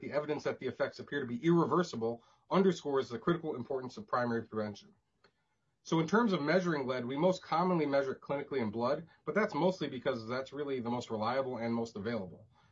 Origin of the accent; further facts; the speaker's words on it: Minneapolis, Minnesota, United States; In particular, I'm African-American. I grew up in North Minneapolis, and I'm a current resident of Northeast Minneapolis near the Lowry Bridge, notably a very industrial area.